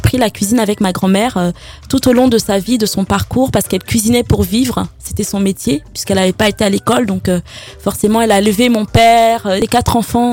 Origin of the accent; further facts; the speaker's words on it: Njombé, Littoral, Cameroon; born there; je suis née au Cameroun, à Njombé, dans un petit village. Donc voilà, j'ai été élevée par ma grand-mère qui m'a récupérée quand j'avais 18 mois.